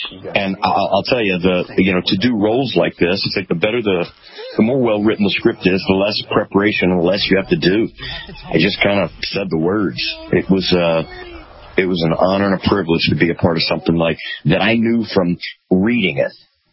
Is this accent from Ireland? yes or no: no; Texas, United States; also born or lived in Louisiana; I was born in Louisiana, grew up in Texas. I went to St. Mark's Episcopal School Elementary.